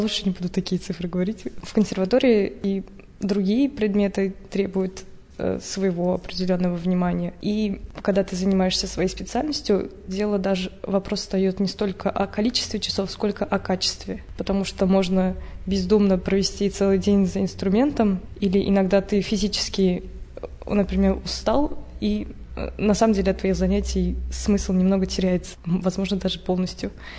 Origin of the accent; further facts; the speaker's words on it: Kazan, Tatarstan, Russia; Я родилась в Казани. Весь мой творческий путь от музыкальной школы до консерватории тоже проходил здесь.